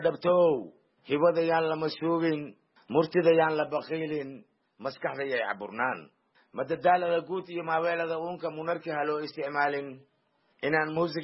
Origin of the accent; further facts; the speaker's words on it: Jilib, Middle Juba, Somalia; born there; aniga waxaan ku dhashay Jilib